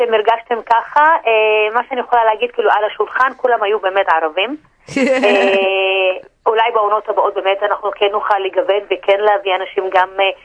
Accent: Haifa, Haifa District, Israel; אני חיפאית.

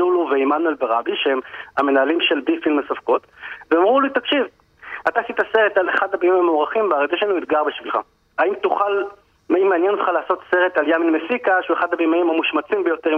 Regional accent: Tiberias, Northern District, Israel; אני גדלתי בטבריה.

